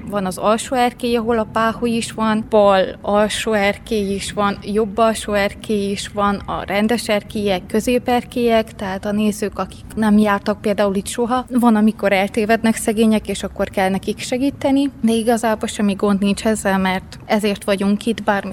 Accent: Sfântu Gheorghe, Covasna, Romania; Otthon Szentgyörgyön is önkénteskedtem, ott 5 évig.

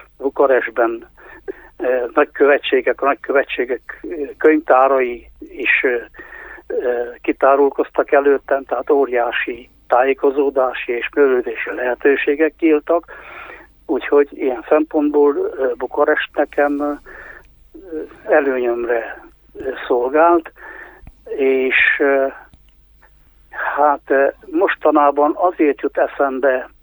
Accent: Romania; hogy én egy magyar gyerek vagyok Romániában.

